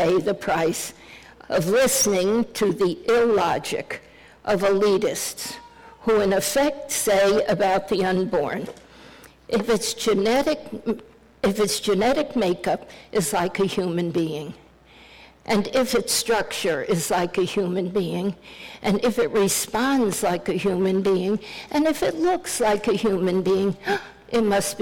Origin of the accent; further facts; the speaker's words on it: Arkansas, United States; and I'm from Arkansas, did you know that? 26 years there, and I still haven't learned the language.